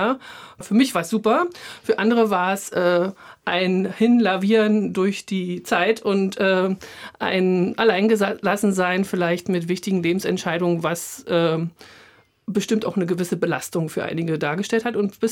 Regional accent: East Germany, Germany; für mich als Ostdeutsche eine Zumutung, ehrlich gesagt.

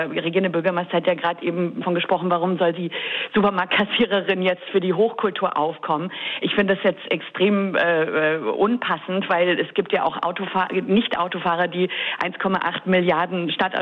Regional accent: Berlin, Germany; Also ich bin in Berlin auch aufgewachsen, in der auch Clubkultur teilweise in den 90ern, 2000ern.

